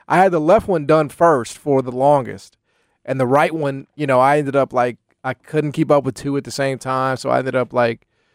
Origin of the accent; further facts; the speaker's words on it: Memphis, Tennessee, United States; I grew up in Memphis, Tennessee in the early to mid 2000s.